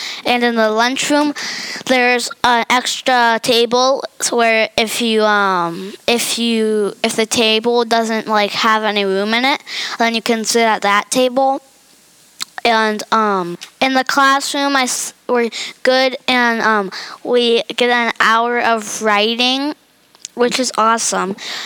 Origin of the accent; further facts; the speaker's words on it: Las Vegas, Nevada, United States; from Las Vegas, and I'm signing out.